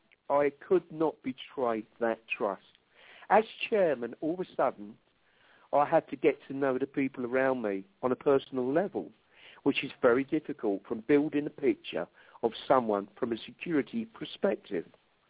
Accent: England, United Kingdom; Don't forget, we are English and black humour comes naturally to us.

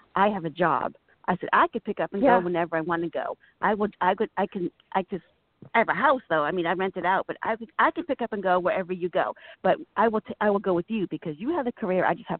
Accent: Boston, Massachusetts, United States; It's like, no, I'm from Boston. You know, I know what it's cold.

